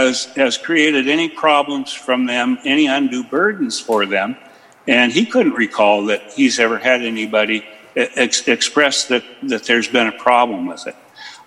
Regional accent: Chinook, Montana, United States; terminates at the Bear Paw Battlefield south of my hometown of Chinook, Montana.

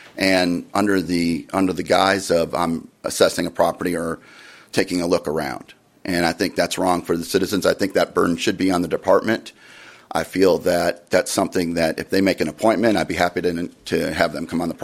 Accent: Texas, United States; now in Montana, United States; I'm a relatively new citizen of Montana. I came from Texas, and I built a home.

